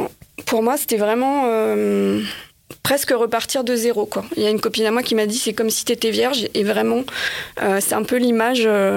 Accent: Paris, Île-de-France, France; j'ai 49 ans, je suis parisienne

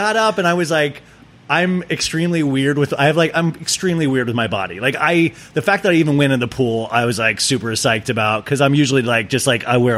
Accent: Kansas, United States; And like, I grew up in Kansas and you'd go to that, like the town pool.

